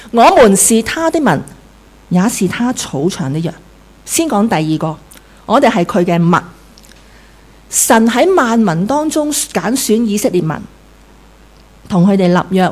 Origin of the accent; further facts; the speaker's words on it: Hong Kong; 那我们香港人想去哪里啊？不想去咯。